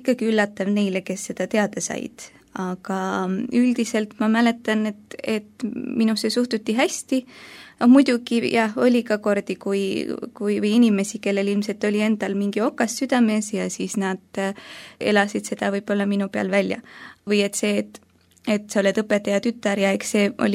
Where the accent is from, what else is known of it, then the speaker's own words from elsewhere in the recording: Saare County, Estonia; Nii et olen Saaremalt, jah.